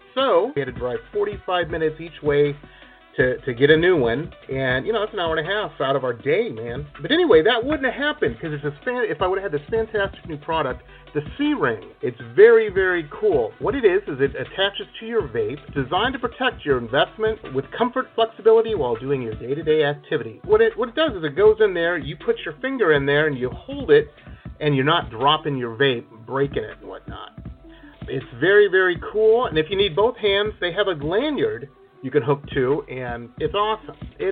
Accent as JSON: {"language": "English", "town": "Detroit", "region": "Michigan", "country": "United States", "tie": "born or raised there", "said": "I grew up in Detroit, and always I had lots of friends in Cleveland and Cincinnati, so I was always all over Ohio, it seemed."}